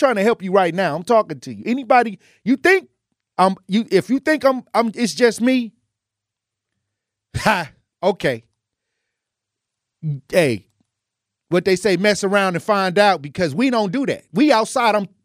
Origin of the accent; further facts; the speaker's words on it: Wisconsin, United States; No, I came from the block. We came from North Division. Like, you know, we went to North Division when North Division was considered one of the worst high schools in the state of Wisconsin.